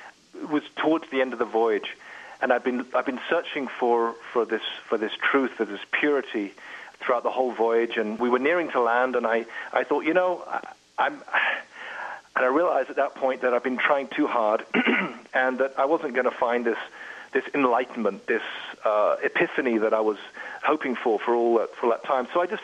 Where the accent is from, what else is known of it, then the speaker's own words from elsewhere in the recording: England, United Kingdom; Even like the idea of being English, I'm an Englishman.